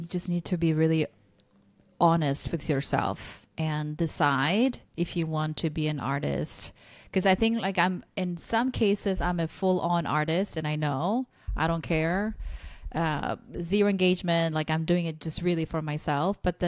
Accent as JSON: {"language": "English", "country": "South Korea", "second_language": "English", "said": "And as a fellow Korean person, like English not being my first language, and how did you become so good at copy?"}